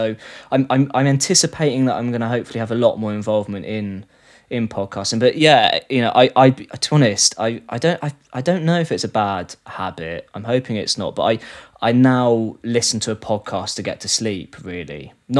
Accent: Blackford, South West England, United Kingdom; also born or lived in Weston-super-Mare; I grew up in Weston-super-Mare only for about 7 years, and my parents moved me and my sister out to a place called Blackford in Somerset, right on the cusp of almost a brow of the Somerset levels, really.

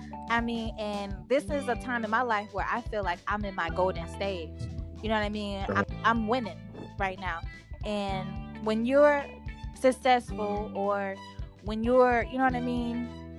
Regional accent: Jacksonville, Florida, United States; I am from Jacksonville, Florida, Duval County.

